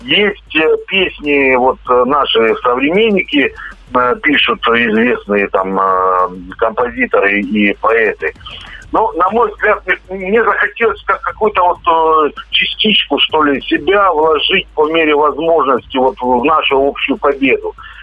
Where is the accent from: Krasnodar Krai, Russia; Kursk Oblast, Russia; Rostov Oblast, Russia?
Rostov Oblast, Russia; Rostov-on-Don; now in Moscow, Russia; я родом из Ростова-на-Дону, и как бы в столице, где я сейчас проживаю, ну, тогда было немножко попроще.